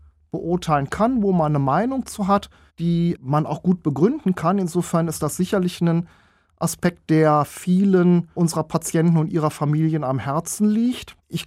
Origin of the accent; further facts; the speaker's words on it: Solingen, North Rhine-Westphalia, Germany; born there; also born or lived in Düsseldorf; now in Krefeld, Germany; bin gebürtiger Solinger, habe dann in Düsseldorf studiert und jetzt hat es mich nach Krefeld verschlagen.